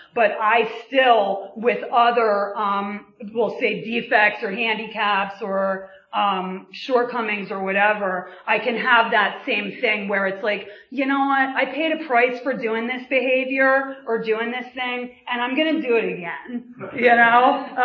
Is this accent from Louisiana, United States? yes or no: no; Pennsylvania, United States; And, so I grew up in Bucks County, two loving parents, younger brother.